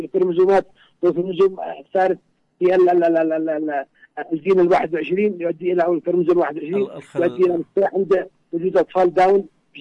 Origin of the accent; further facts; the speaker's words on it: Yemen; والدول الآن عندنا في اليمن تنتشر بشكل كبير